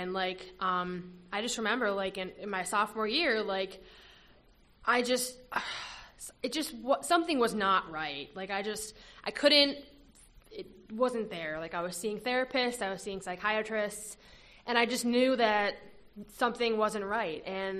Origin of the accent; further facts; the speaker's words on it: Minnesota, United States; I'm from Minnesota, actually.